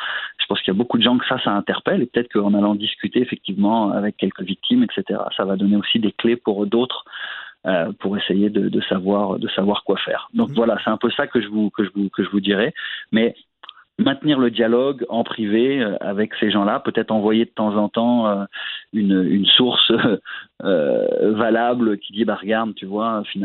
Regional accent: France; now in Canada; En plus, je suis français d'origine, alors je me chicane deux fois plus.

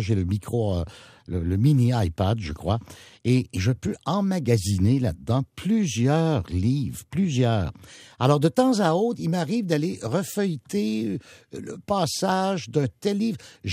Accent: Saint-Laurent, Quebec, Canada; born there; Je suis né à Saint-Laurent. Puis dans le temps, Saint-Laurent, il y avait des vieux qui passaient le lait à tous les jours.

